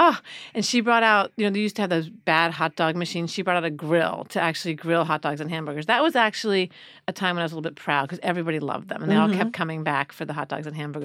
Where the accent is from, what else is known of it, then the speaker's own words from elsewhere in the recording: Florida, United States; Well, I was raised in Florida, where many kids are, it's very easy to be an athlete because you're running around outside and playing